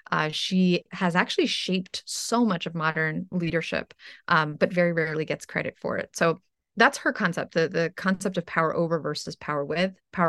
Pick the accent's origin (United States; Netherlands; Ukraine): Ukraine; moved away; I'm from Ukraine originally.